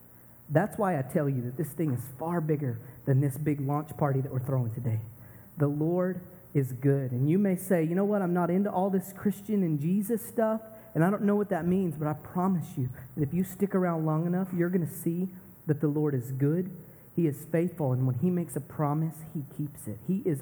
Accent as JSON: {"language": "English", "town": "Fort Worth", "region": "Texas", "country": "United States", "said": "And that's my pastor for my church back home. I'm from Fort Worth, Texas."}